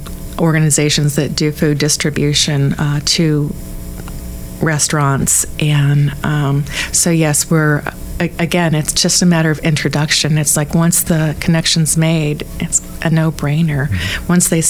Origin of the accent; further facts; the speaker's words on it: Ohio, United States; I mean, I'm from Ohio, and we grew huge gardens.